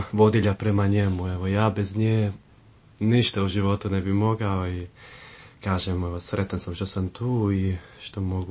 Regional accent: Basel, Basel-Stadt, Switzerland; Odrastao sam u Bazelu, tamo sam, kažem, i rođen.

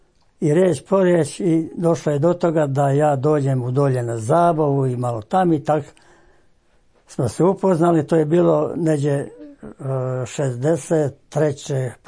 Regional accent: Sirač, Bjelovar-Bilogora County, Croatia; Rođen sam tu u Siraču, školu sam završio tu u Siraču, zanat sam također završio u Siraču, za učenje za kolara

